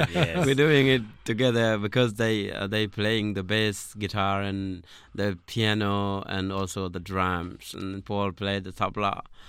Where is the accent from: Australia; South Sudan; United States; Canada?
South Sudan; when we came from South Sudan